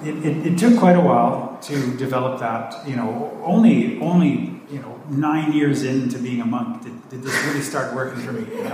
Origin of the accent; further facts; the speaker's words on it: the Prairies, Canada; Now, I grew up in Canada in a place that's very wide open. They call it the prairies. So it's extremely flat land, okay?